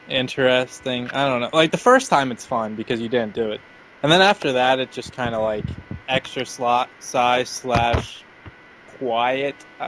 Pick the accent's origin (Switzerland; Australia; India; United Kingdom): Australia; Victoria; I'm from Victoria, Australia.